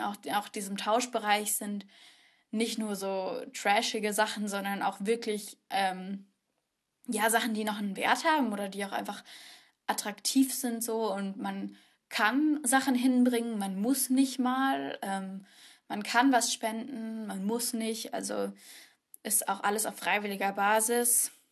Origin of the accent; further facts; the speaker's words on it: Munich, Bavaria, Germany; now in Würzburg, Germany; als Münchner Kindl